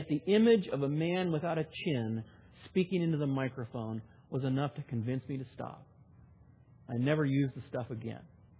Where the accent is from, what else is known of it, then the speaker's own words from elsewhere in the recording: California, United States; moved away as an adult; Now, I come from Southern California. I lived on the edge of the Mojave Desert. Grass didn't grow there unless you had a sprinkler system.